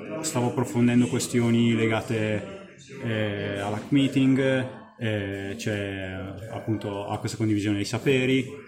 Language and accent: Italian; Lumezzane, Lombardy, Italy; Io sono di Brescia